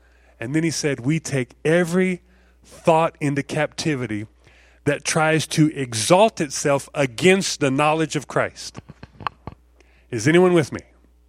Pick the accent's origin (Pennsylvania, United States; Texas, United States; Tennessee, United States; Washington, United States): Texas, United States; I just remember when I grew up in Texas where it's real flat. Not a lot of trees. Some trees, but not many trees. It's real flat. And that's where I lived most of my life.